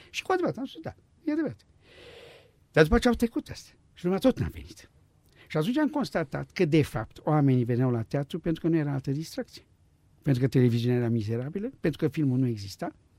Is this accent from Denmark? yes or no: yes; Denmark; Romanian is a second language; Eu vin din Danemarca, o țară de 5 milioane de locuitori, 22 de teatre joacă în fiecare seară la Copenhaga.